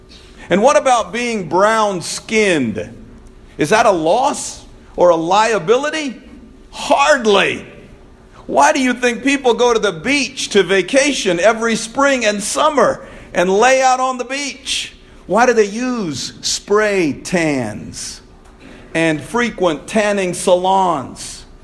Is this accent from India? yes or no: yes; India; I was embarrassed about being an Indian. I am from India